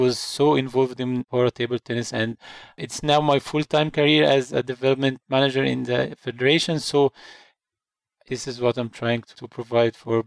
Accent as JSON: {"language": "English", "country": "Egypt", "second_language": "English", "said": "I'm from Egypt."}